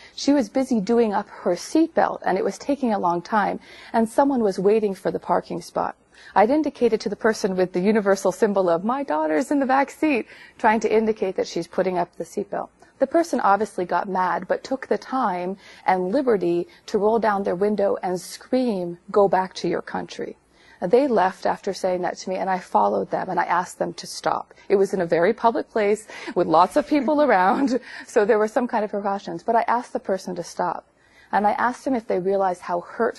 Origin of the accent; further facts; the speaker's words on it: United States; I was born here, I've never lived anywhere else, I speak English, I'm American